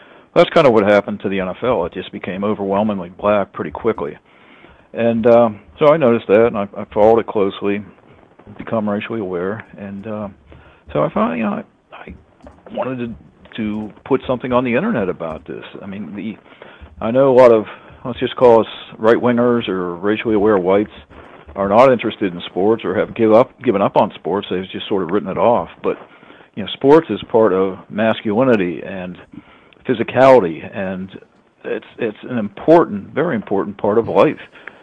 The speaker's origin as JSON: {"language": "English", "town": "Pittsburgh", "region": "Pennsylvania", "country": "United States", "tie": "born or raised there", "said": "I grew up around Pittsburgh, and in the 1970s, the Pittsburgh Steelers were a dynasty."}